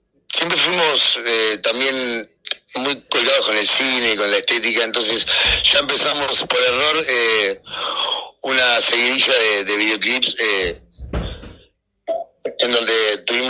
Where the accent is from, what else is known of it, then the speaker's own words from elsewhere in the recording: Montevideo, Uruguay; nosotros somos de oriundos de Montevideo, digámosle.